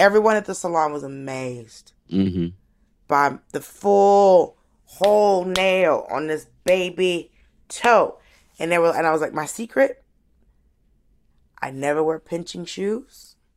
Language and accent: English; Atlanta, Georgia, United States; also born or lived in Miami, United States; I was born in Miami, I was raised in Atlanta, Miami.